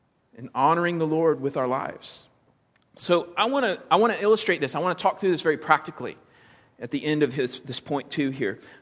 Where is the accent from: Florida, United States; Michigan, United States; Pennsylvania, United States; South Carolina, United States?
Florida, United States; now in North Carolina, United States; I grew up in Florida. I never saw the colors turn. It just was always sweltering hot, okay? So North Carolina is kind of nice because you can see the turn of the seasons.